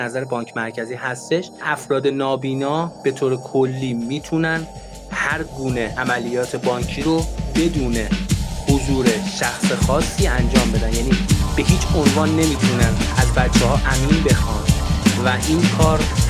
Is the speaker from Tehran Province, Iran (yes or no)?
yes; Tehran, Tehran Province, Iran; بنده تو تهران زندگی میکنم و از بچگی هم تهران بودم.